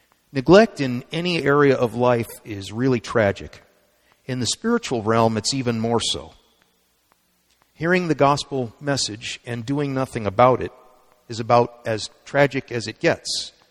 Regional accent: California, United States; I grew up in Orange County, and we lived about a mile from the Magic Kingdom of Disneyland.

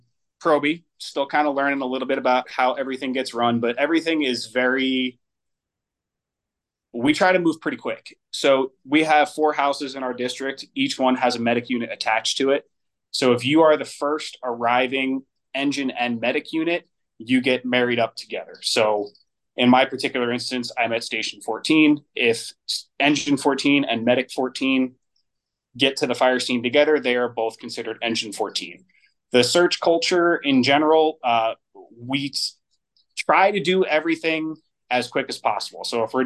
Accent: New Jersey, United States; moved away as an adult; now in Denver, United States; I'm originally an East Coast guy. I grew up in New Jersey, and I started volunteering there. Moved to the Denver area in 2018.

